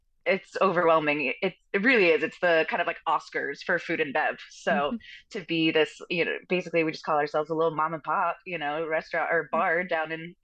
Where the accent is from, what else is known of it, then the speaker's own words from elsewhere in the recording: Arlington, Virginia, United States; I grew up in Arlington. I could walk to work.